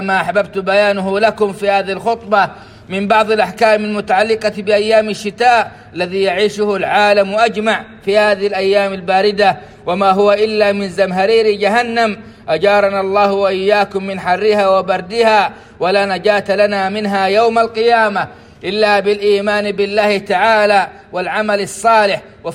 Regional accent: Saudi Arabia; في بلادنا السعودية

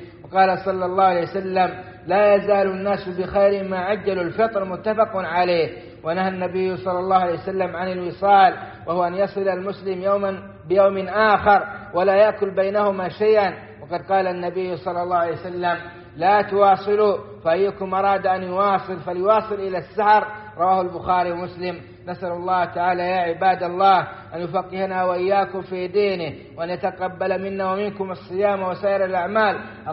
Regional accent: Saudi Arabia; وأدم على بلادنا السعودية أمنها

